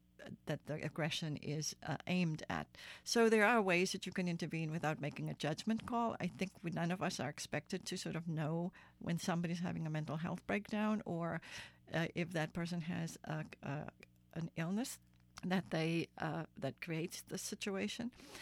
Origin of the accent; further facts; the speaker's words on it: South Africa; now in United States; I'm from South Africa originally, grew up there during the apartheid years. I'm a person of color. And in South Africa, I was classified as mixed race or colored.